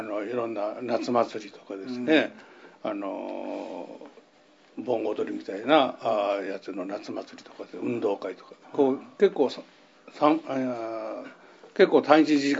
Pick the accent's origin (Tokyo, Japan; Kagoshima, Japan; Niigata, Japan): Kagoshima, Japan; now in Sagamihara, Japan; 私も鹿児島の出身ですが、はいはいはい、こっち来て、びっくりしましたね、はい、こっちに来て38年になりますけれども